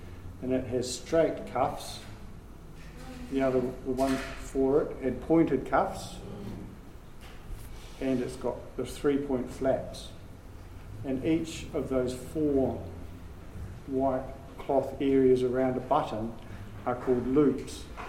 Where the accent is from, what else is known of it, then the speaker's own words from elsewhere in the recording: New Zealand; I call it Roberts because I'm a Kiwi. I'm a Kuth Kiwi.